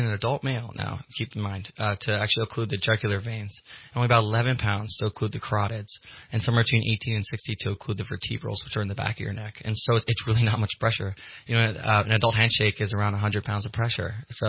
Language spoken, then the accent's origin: English; Hawaii, United States; You know, originally I'm from Hawaii, and there weren't very many pinballs in Hawaii.